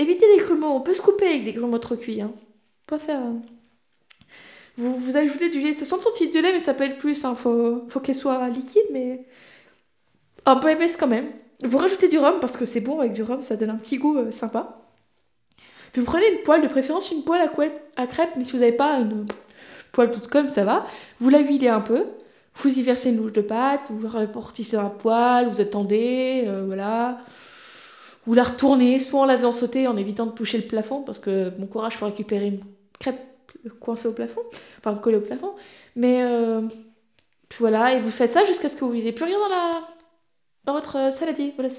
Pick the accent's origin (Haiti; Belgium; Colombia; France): France; Brittany; en tant que breton, je revendique la Bretagne